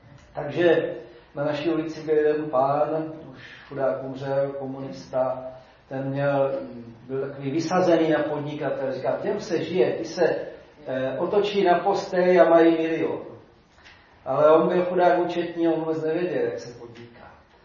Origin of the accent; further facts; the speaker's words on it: South Moravian Region, Czechia; tady u nás na Jižní Moravě